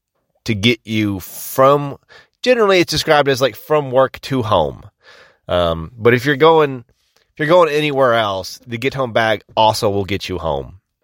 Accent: the South, United States; accent: Southern US; they tell me that I have a very deep Southern accent. I don't think I have a deep Southern accent.

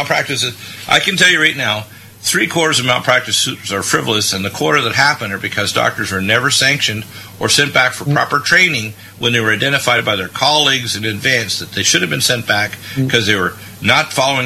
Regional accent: United States; we can improve even on that because we're American innovators

